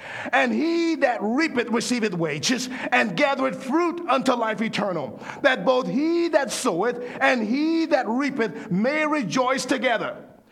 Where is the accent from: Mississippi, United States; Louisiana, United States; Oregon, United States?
Louisiana, United States; New Orleans; When I was growing up in New Orleans, amongst Jim Crow